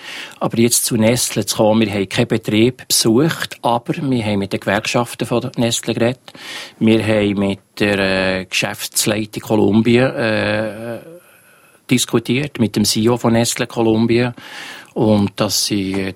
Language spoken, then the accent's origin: German; Switzerland; für mich als Schweizer